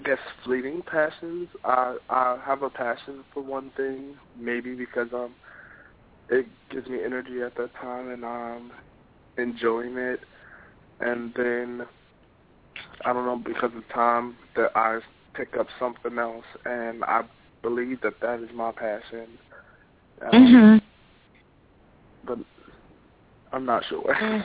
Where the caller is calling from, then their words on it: Washington, District of Columbia, United States; I'm calling from Washington, D.C.